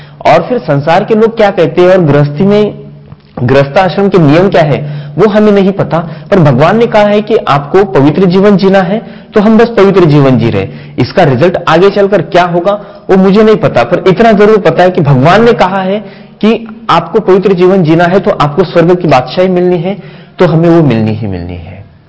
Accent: Maharashtra, India; जहां पर मैंने मेरे गांव में महाराष्ट्र में जहां ज्ञान लिया

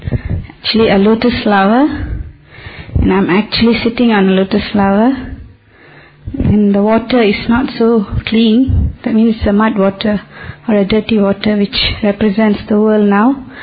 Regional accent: Malaysia; from Malaysia.

